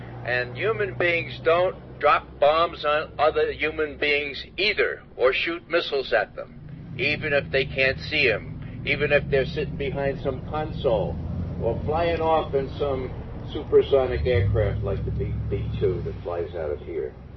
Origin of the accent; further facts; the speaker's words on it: New York City, New York, United States; from New York City originally.